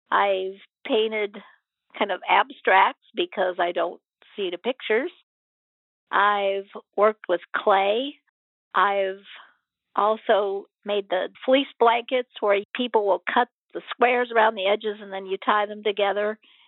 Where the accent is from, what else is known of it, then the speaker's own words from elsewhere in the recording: Lafayette, Indiana, United States; I'm from Lafayette, Indiana.